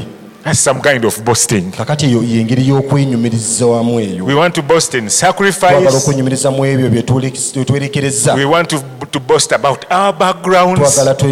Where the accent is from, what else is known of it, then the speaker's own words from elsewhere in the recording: Namugongo, Central Region, Uganda; I come from Namugongo.